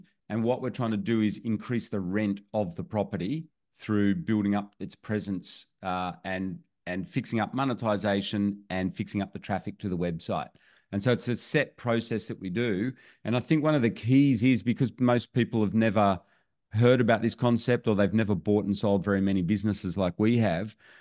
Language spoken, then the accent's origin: English; Australia; all of a sudden we live in Australia, as you can maybe tell from my accent.